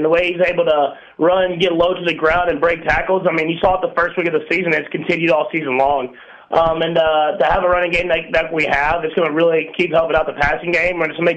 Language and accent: English; Texas, United States; I say 100. I mean, I'm from Texas. I'm used to it.